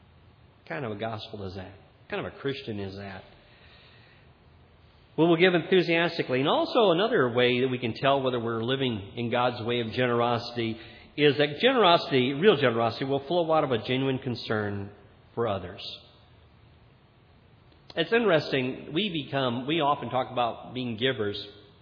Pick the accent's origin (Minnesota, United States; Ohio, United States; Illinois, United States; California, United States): California, United States; I got off the airplane in Russia, and I'm from California, and I've never been in real cold weather